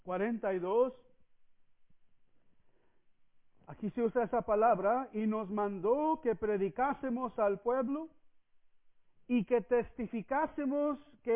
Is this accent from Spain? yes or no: no; Mexico; now in United States; soy mexicano porque así Dios lo dispuso. Amén. Así lo quiso Dios. Determinó que nosotros habitásemos en Estados Unidos